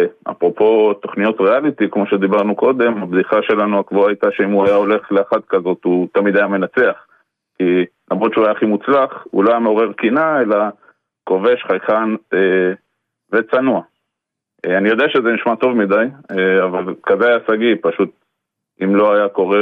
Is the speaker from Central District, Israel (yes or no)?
yes; Ra'anana, Central District, Israel; אז... מפת גדר ברעננה